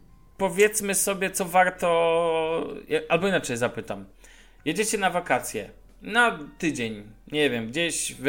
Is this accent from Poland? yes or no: yes; Szczecin, West Pomeranian Voivodeship, Poland; Mianowicie, ja pochodzę ze Szczecina